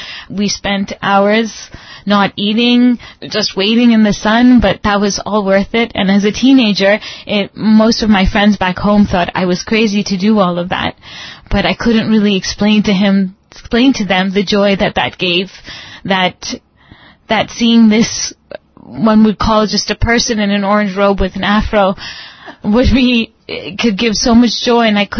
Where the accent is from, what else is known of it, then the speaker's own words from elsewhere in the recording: Canada; I'm from Canada.